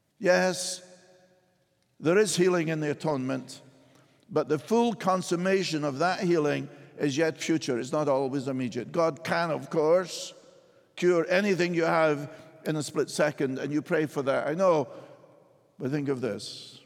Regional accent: Scotland, United Kingdom; Well, I'm Scottish

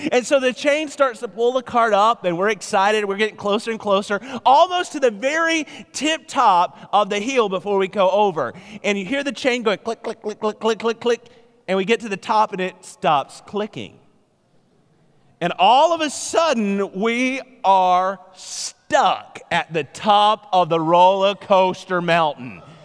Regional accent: Alabama, United States; I grew up in Alabama.

